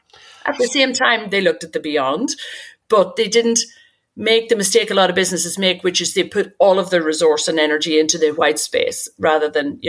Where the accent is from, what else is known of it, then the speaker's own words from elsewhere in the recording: County Monaghan, Ireland; now in London, United Kingdom; I am, very much so. I'm from Monaghan. I've been in living in West London for a long time, though